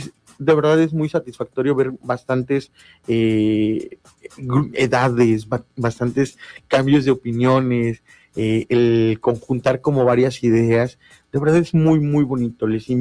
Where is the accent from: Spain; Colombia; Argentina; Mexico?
Mexico; nosotros como mexicanos nos gusta la fiesta, no somos guapachosos